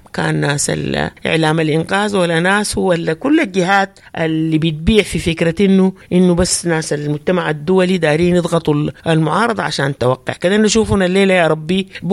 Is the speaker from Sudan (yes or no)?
yes; Sudan; كلنا كسودانيين وسودانيات كان جوا السودان ولا برا السودان